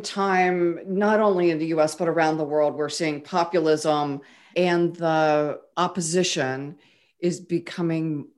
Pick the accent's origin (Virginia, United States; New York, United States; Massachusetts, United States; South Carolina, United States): Virginia, United States; I grew up in Virginia. It was a Commonwealth.